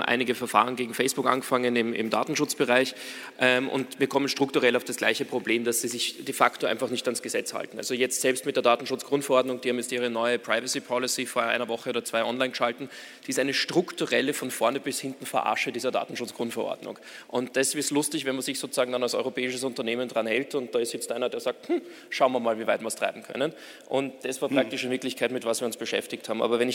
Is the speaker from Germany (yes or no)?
no; Austria; eher meine Zustimmung gebe als Österreicher